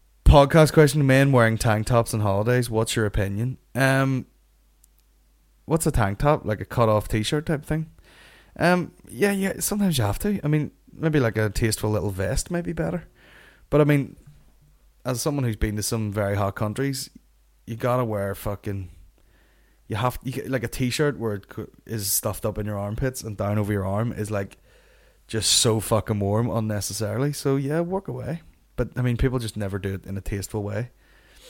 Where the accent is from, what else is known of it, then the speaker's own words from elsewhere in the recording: Northern Ireland, United Kingdom; I'm fucking from Northern Ireland and I have barely left my fucking house ever and never met anyone that wasn't me or my family or lived in this small town.